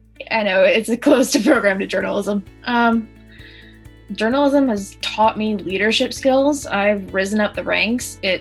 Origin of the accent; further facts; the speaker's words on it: Trinity, Florida, United States; I am from Trinity, Florida, and I've grown up in Pasco County my entire life.